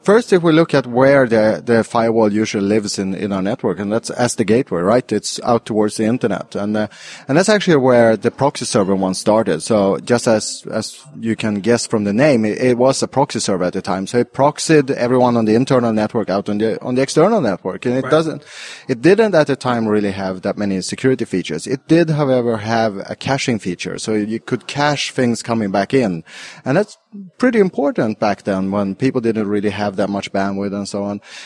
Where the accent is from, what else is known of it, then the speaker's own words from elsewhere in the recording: Sweden; English is a second language; I come from Sweden, thereof the accent.